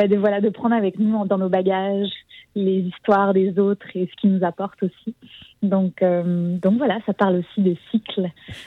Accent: Lyon, Auvergne-Rhône-Alpes, France; moi, je viens de Lyon, en France, la ville de Lyon, puis elle aussi.

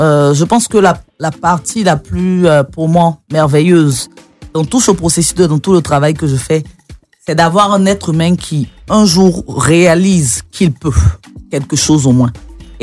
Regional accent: Bingerville, Abidjan, Côte d’Ivoire; J'ai été éduquée, j'ai grandi à Bingerville.

